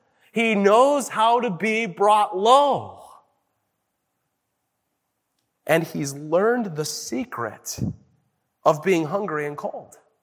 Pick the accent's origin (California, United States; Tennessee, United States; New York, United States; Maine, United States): Tennessee, United States; Knoxville; born there; I was born in Knoxville, Tennessee. I still bleed orange